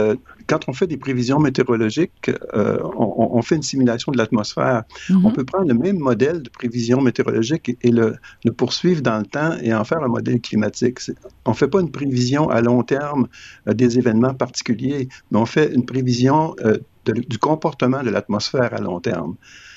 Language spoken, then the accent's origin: French; Quebec, Canada; chez nous, au Québec, au Canada